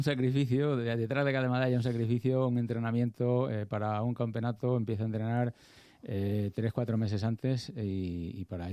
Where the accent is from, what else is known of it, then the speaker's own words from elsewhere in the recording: Pontevedra, Galicia, Spain; el campeonato de España en Pontevedra, en mi tierra